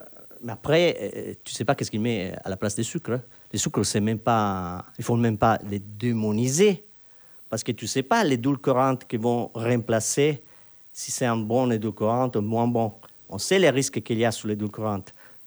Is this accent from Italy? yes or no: yes; Italy; Et je suis désolé, moi, je suis italien.